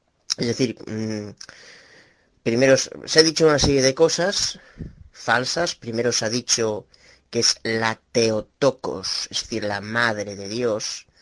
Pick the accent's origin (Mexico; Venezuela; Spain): Spain; Galicia; de Galicia, España